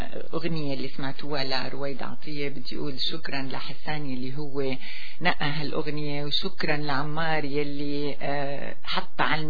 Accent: Syria; بتحكي عن بلدنا سوريا

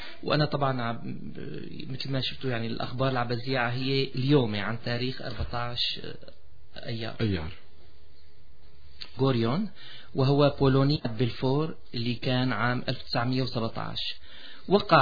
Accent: Syria; وهو طبعا الحال في بلدنا سوريا

